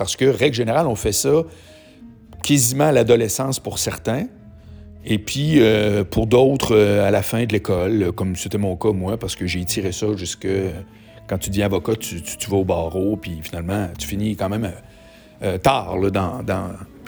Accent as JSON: {"language": "French", "town": "Charlesbourg", "region": "Quebec", "country": "Canada", "tie": "born or raised there", "said": "à deux coins de rue de chez nous, à Charlebourg"}